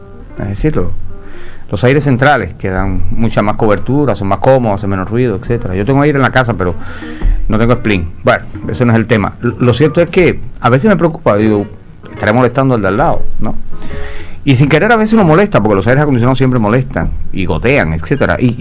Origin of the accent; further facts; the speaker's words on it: Cuba; Todos somos cubanos y tenemos una manera muy particular de socializar.